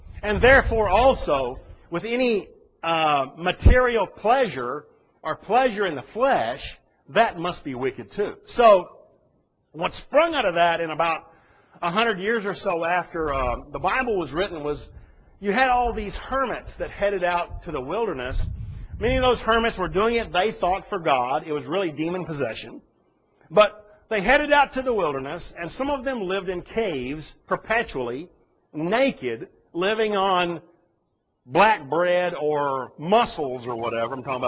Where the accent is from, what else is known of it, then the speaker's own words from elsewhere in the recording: Texas, United States; I grew up in the South, in Texas, in a Baptist community.